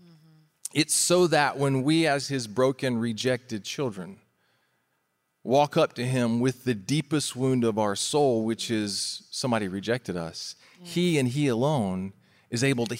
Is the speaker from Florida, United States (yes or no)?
yes; Florida, United States; And so we had two tickets to the Southeast because we're from Florida.